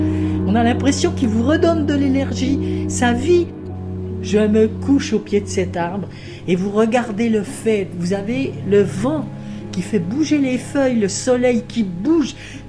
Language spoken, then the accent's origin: French; Bourgogne-Franche-Comté, France; Je suis une vraie Morvandelle, je suis née juste au-dessus d'Autun. Et donc, moi, toute ma jeunesse, mon enfance, je l'ai passée pratiquement dans la forêt. Mais j'ai quitté le Morvan quand même pendant des années quand j'ai suivi un peu mon mari.